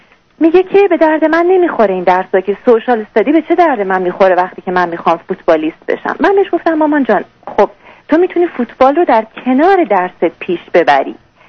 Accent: Iran; moved away as an adult; now in Dubai, United Arab Emirates; ما 3 سال پیش، یعنی وقتی که پسر من 9 ساله بود، از ایران مهاجرت کردیم به دبی.

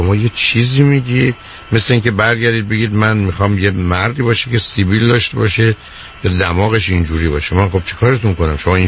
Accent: Iran; ما دوتا ایرانی هستیم در اینجا

